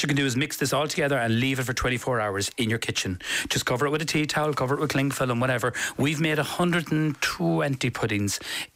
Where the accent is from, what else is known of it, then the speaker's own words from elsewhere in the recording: County Cavan, Ireland; we're from Cavan.